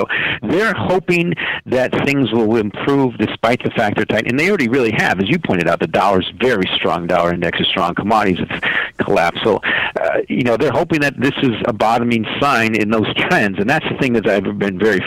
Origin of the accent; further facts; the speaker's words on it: Chicago, Illinois, United States; You know, I'm from Chicago, but I think they're going to tighten.